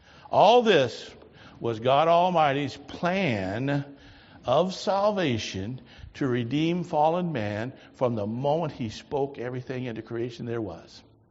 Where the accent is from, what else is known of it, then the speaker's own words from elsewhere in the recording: United States; because I'm American, I have fetish about kings.